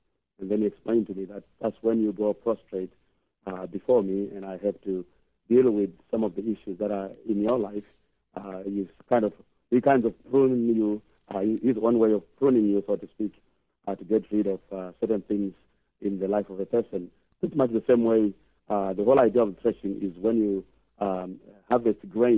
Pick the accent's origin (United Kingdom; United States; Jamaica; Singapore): United Kingdom; Stirling, Scotland; also born or lived in Zimbabwe; I'm in the United Kingdom, yes, and I hail from Scotland, in particular, a city called Stirling. It's between Glasgow and Edinburgh.